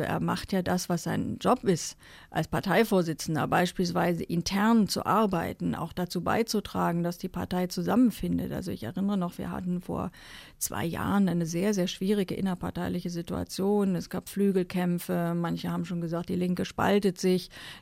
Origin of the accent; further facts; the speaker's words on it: Germany; Im Kosovo haben wir das damals als Deutsche auch anerkannt.